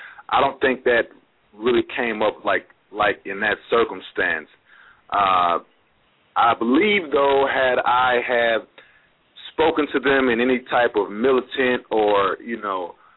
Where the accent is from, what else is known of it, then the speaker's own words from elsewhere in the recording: United States; As an American national, I am completely in accord with the organic original Constitution of the United States.